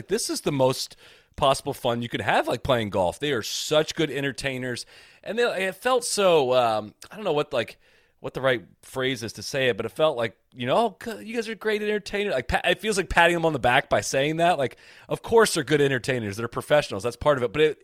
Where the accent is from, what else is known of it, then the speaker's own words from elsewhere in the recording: Dublin, Ohio, United States; I grew up in Dublin, Ohio. Went to the Memorial Tournament every year.